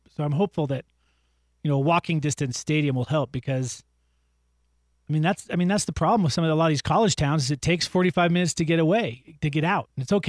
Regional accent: Boulder, Colorado, United States; old enough to be going to games with friends in other cities other than my hometown of Boulder

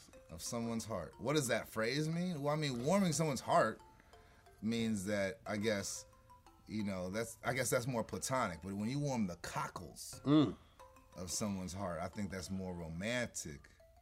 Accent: Crenshaw, California, United States; I'm from Crenshaw. I know Crips.

